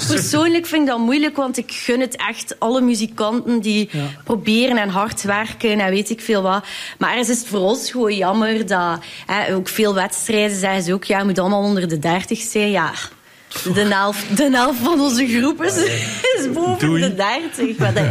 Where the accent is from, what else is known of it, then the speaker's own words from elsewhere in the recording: Ghent, Flanders, Belgium; Ja, ik ben van Gent bijvoorbeeld.